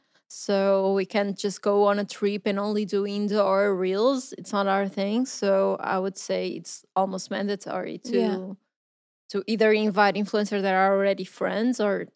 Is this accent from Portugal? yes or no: yes; Portugal; Because a lot of people don't even know we are from Portugal.